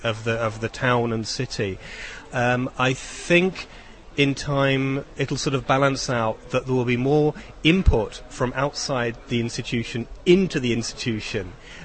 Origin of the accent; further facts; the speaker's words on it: England, United Kingdom; now in Czech Republic; being an Englishman, a foreigner in the Czech context, I'm now the chairman of the fine arts section.